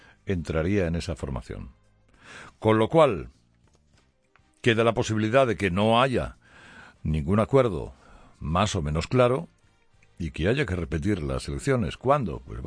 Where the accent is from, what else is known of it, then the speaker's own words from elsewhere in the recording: Spain; Somos españoles, o lo que podamos ser cada uno.